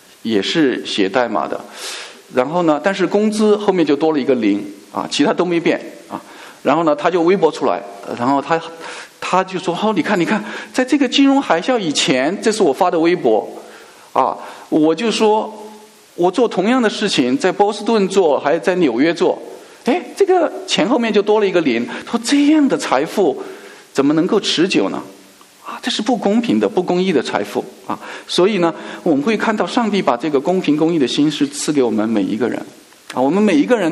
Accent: Chengdu, Sichuan, China; 那么今年3月份啊，我们家乡是成都哈，成都也爆发出成都七中的食堂发现学校食堂的材料腐烂发霉啊

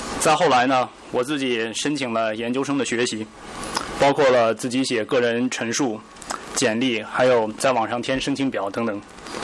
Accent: Zhangjiakou, Hebei, China; 我来自河北省张家口市。我父母没有宗教信仰

